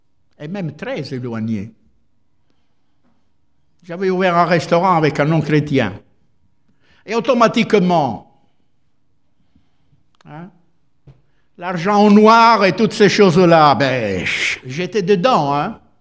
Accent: Italy; French is a second language; Je suis italien, mais vous êtes français.

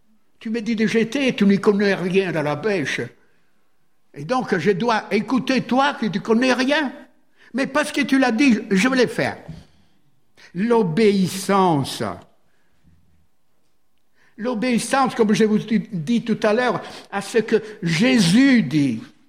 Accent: Italy; French is a second language; Je vous ai dit, vous le savez, je suis italien.

